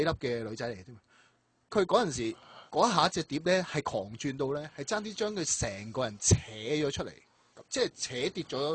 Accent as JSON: {"language": "Cantonese", "region": "Fujian", "country": "China", "said": "咁系因为我福建人"}